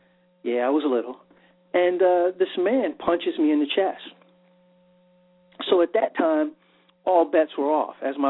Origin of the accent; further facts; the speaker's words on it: New York City, New York, United States; I was an inner city kid growing up in New York, spent a lot of time in the Bronx and stuff like that.